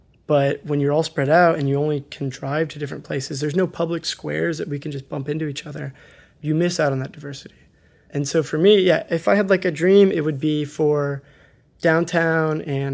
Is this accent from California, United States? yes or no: no; Houston, Texas, United States; growing up in Houston, I didn't actually see that much cactus fruit, the tuna or the prickly pear, even though it is everywhere.